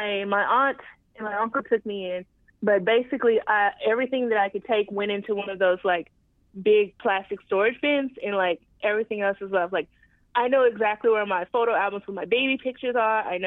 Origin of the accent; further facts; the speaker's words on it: Texas, United States; I'm from Texas.